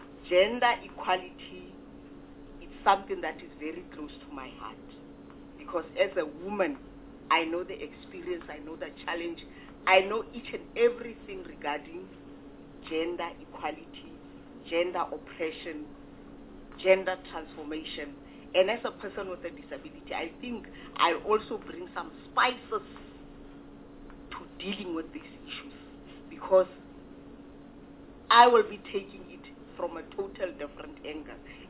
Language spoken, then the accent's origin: English; South Africa; I'm a South African woman with a disability.